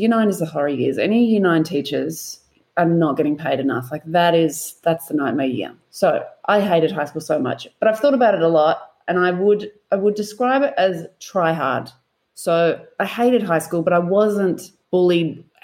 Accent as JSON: {"language": "English", "town": "Melbourne", "region": "Victoria", "country": "Australia", "lives_now": "Perth, Australia", "said": "I am in Perth. I didn't know how else to describe it. I'm on the West Coast. This is not my home. I am from Melbourne."}